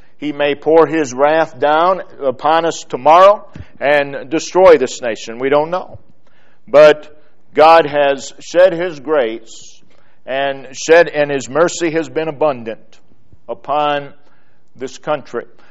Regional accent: United States; born there; it was no accident that I was born in the United States.

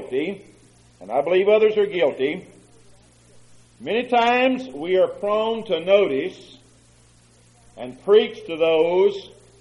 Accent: Southern United States, United States; I'm not speaking a foreign language. I'm just from South.

